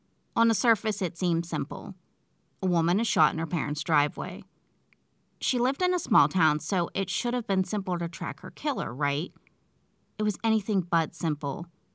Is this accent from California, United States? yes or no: no; West Virginia, United States; that stuff is really big in this area, Pennsylvania, my hometown in West Virginia.